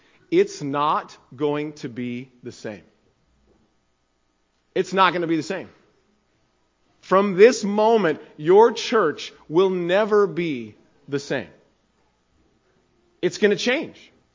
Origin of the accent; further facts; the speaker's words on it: California, United States; But God presented this unique opportunity to go back home and pastor in my hometown in California.